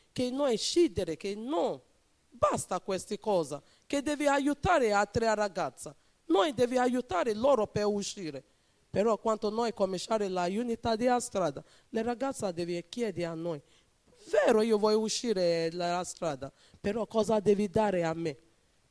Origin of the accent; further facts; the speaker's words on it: Benin City, Edo, Nigeria; Italian is a second language; now in Italy; vengo da Nigeria, città di Benin City.